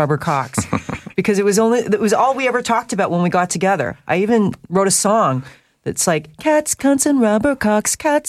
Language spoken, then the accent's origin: English; Vancouver, British Columbia, Canada; from early teen times growing up in Vancouver